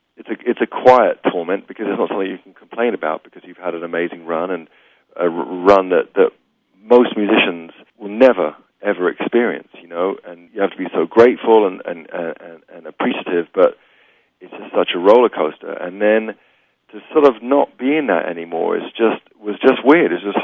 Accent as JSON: {"language": "English", "region": "England", "country": "United Kingdom", "said": "You know, being English, having the low expectations, makes everything a bonus, and it's really been a bonus."}